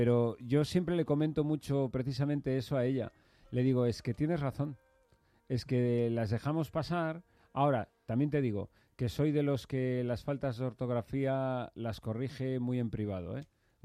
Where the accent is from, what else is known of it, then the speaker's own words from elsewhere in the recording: Galicia, Spain; yo creo que eso tiene mucho que ver con que soy gallego.